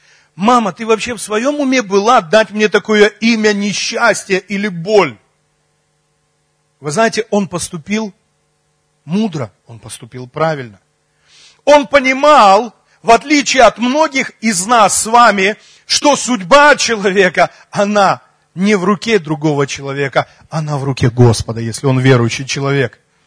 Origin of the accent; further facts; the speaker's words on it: Vorkuta, Komi Republic, Russia; born there; А я в Воркуте, на Южном, никому не нужном. Это хуже Усть-Кулома.